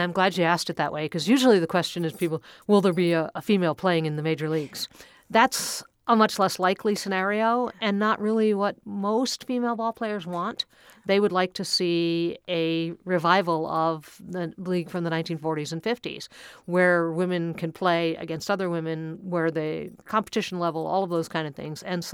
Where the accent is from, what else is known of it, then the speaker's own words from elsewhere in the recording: New York, United States; And growing up in New York, you got to hear a lot of baseball between the Mets and the Yankees, so it was always around.